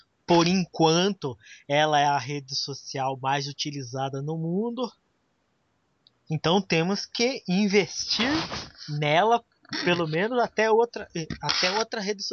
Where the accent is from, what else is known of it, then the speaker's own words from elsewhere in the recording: Paraná, Brazil; accent: Paraná; É sotaque de paranaense, cara.